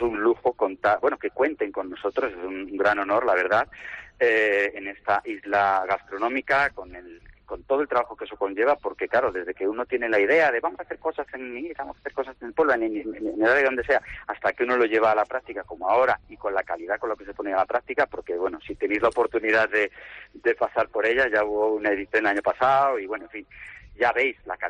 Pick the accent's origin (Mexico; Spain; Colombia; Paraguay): Spain; Madrid, Community of Madrid; Nosotros además venimos de Madrid, o sea que estamos como empujando desde, bueno, ya en su día hicimos un cambio.